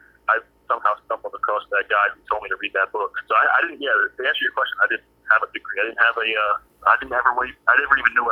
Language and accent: English; New Jersey, United States; I'm 23 years old. I'm from New Jersey.